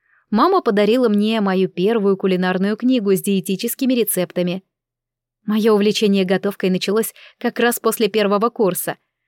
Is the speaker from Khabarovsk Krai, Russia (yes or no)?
no; Moscow, Russia; born there; Я родилась в Москве в семье архитекторов.